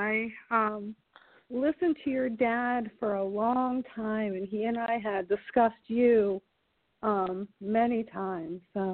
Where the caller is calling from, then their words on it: South Carolina, United States; I'm calling from South Carolina.